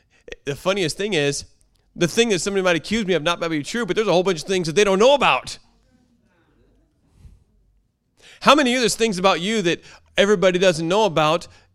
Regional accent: United States; And realize, Lord, thank you, I was brought up in America.

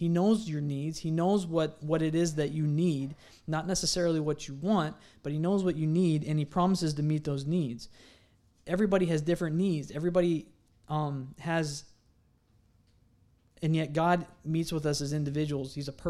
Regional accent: California, United States; And you know also that I grew up in California

